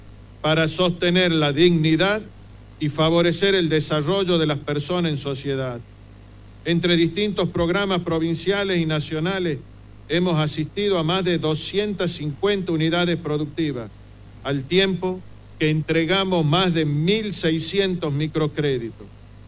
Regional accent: Tucumán, Argentina; nos alegra y enorgullece como tucumano

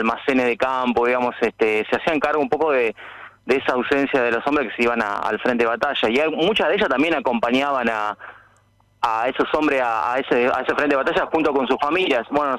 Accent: Santa Fe, Argentina; entonces si bien yo soy santafesino, me muevo bastante por el país para filmar.

